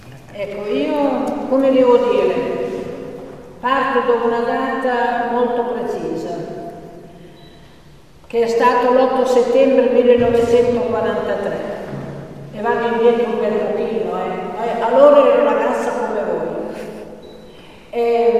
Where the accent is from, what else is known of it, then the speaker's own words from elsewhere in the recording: Ferrara, Emilia-Romagna, Italy; io vengo da Ferrara